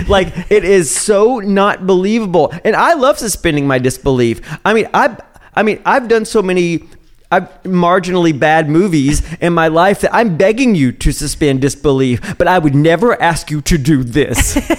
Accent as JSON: {"language": "English", "region": "Southern United States", "country": "United States", "accent": "Southern American", "said": "My southern accent comes out. I can't not yell or threaten people without a southern accent."}